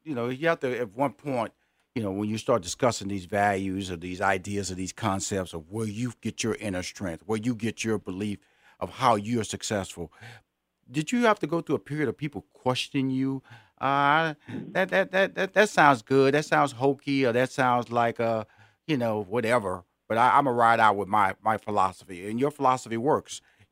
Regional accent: Texas, United States; only good things happen in Texas because I'm a Texas boy.

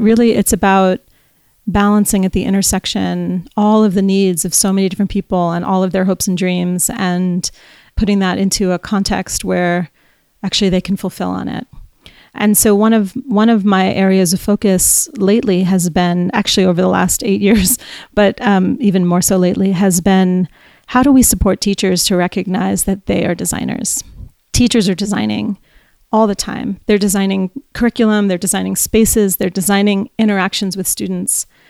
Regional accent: New York, United States; I grew up in New York.

